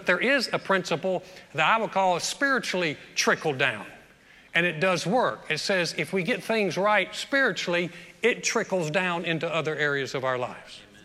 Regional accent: the South, United States; We're from the South. That's what we do.

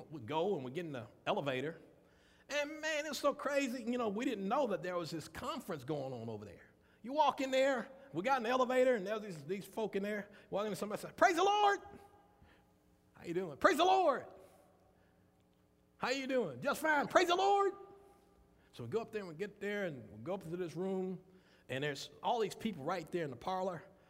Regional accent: Hattiesburg, Mississippi, United States; We're from Hattiesburg, Mississippi.

